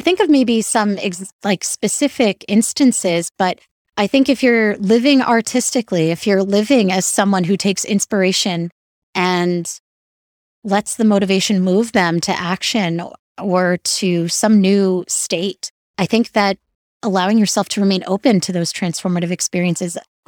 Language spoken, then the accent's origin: English; New York, United States; especially as a New Yorker, I try to escape to nature whenever I can.